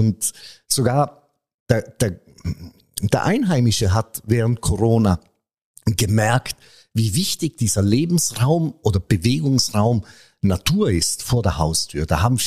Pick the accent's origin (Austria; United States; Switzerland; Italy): Italy; Ich komme aus Italien